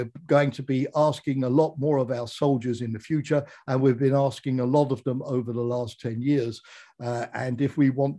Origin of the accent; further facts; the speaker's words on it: United Kingdom; and I say this as a Brit